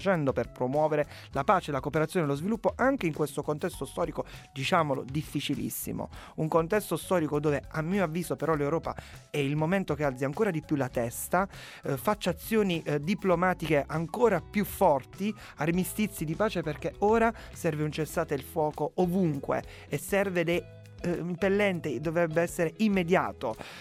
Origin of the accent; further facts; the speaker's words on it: Apulia, Italy; Io vengo dalla Puglia, abbiamo tanti problemi